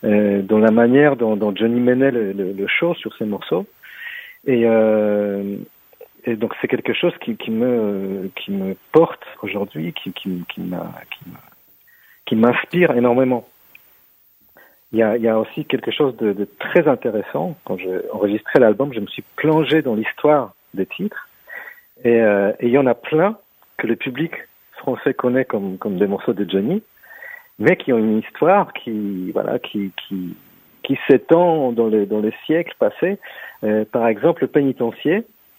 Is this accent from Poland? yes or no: yes; Poland; moi je suis polonais d'origine, donc j'ai grandi en Pologne